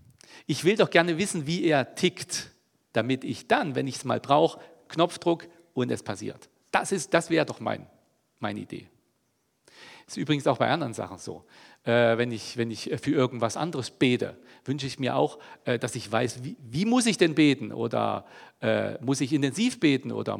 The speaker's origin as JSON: {"language": "German", "region": "East Germany", "country": "Germany", "tie": "born or raised there", "said": "Ich bin ja in der DDR aufgewachsen, also so die Kindheitsjahre."}